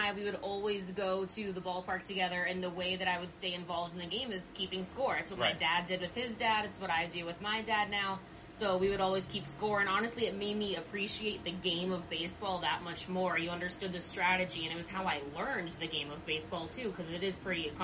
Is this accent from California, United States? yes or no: yes; Los Angeles, California, United States; now in Visalia, United States; of course, I'm from the Los Angeles area, but you don't really know a lot about the Central Valley when you're from a big city.